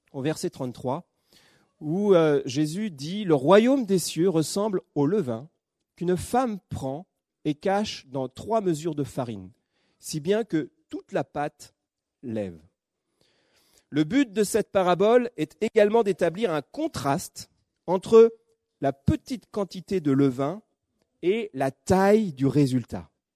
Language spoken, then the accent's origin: French; France; si on prend, nous, en tant que Français, notre référence, ça va être la baguette.